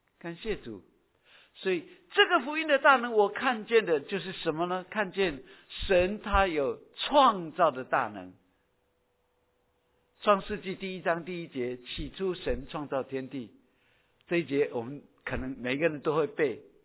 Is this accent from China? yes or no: no; Daxi, Taoyuan, Taiwan; 个乡下，叫做大溪。我大溪的街上距离我家，我们还要坐公车，我去坐公车还要走路走半个小时。